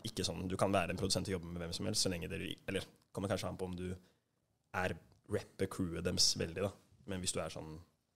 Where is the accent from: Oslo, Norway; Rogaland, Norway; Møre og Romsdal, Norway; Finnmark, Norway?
Oslo, Norway; Jeg har vokst opp på Vestkanten.